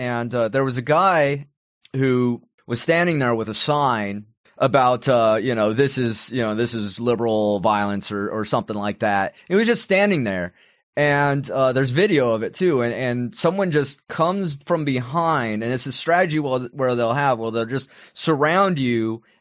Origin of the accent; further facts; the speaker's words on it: San Jose, California, United States; I grew up in San Jose, and one of the first major attacks of people going to a Trump rally happened in San Jose.